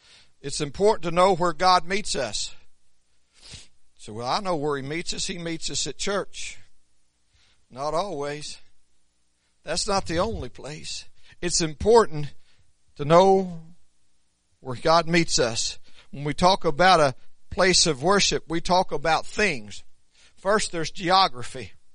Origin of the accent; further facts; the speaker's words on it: Tecumseh, Oklahoma, United States; I'm from Tecumseh or Tecumseh, however you want to say it. I am not from Pink.